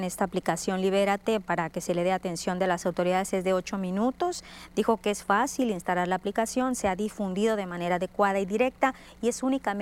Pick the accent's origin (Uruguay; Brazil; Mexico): Mexico; Guamúchil, Sinaloa; Te miramos desde Guamúchil, desde mi tierra. Qué gusto me da recibir un comentario, un saludo de parte de la gente que nos ve en Guamúchil. En Guamúchil, mi tierra, mi ciudad.